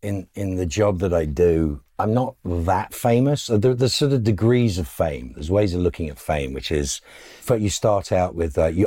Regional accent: London, United Kingdom; born there; I'm a plastic paddy. I was born in London.

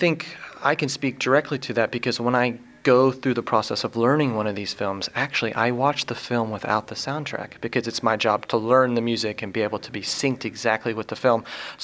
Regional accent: United States; it's something that I'm very proud of, being an American.

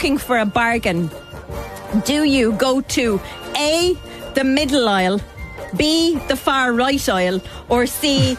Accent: Ireland; To be honest with you, as an Irish person, I think that's totally fair.

